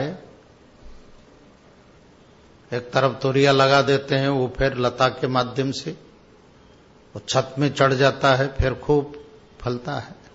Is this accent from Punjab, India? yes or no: no; Gujarat, India; बोलते हैं ना हम लोग गुजराती लोग, भोपला बोलते हो